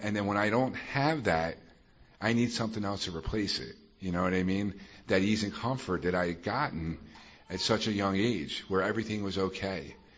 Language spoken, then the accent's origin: English; Pennsylvania, United States; I'm from Delco, Delaware County, south of Philadelphia, and that's what we did.